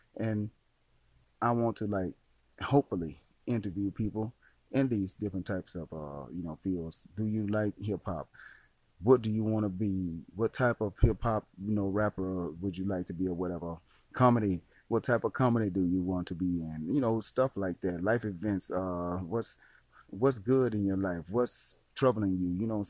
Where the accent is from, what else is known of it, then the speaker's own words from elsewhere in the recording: Delhi, Louisiana, United States; I'm 43 years old. I'm from Delhi, Louisiana.